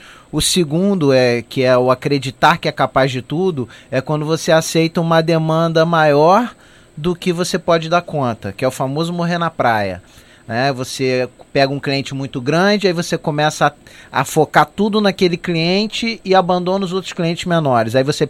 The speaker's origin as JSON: {"language": "Portuguese", "country": "Brazil", "said": "Agora, cara, eu sou brasileiro, não desisto nunca, eu gosto muito do Brasil, já tive a oportunidade de ir embora e não fui."}